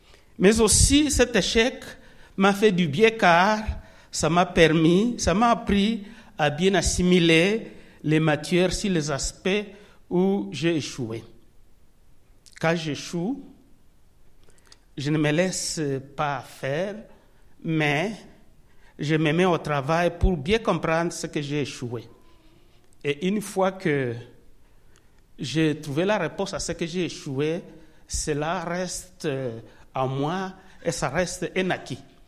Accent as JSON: {"language": "French", "country": "DR Congo", "said": "Je viens du Congo et je suis pasteur"}